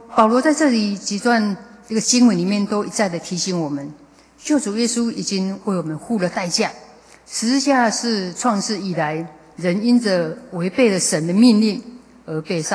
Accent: Taiwan; 我们台湾人口2300万

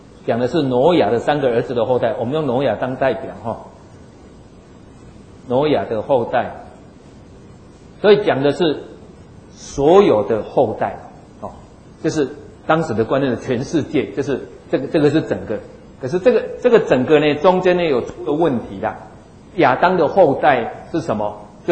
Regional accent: Taiwan; 那这个其实华人不是也这样吗？我们台湾人不是也这样吗？

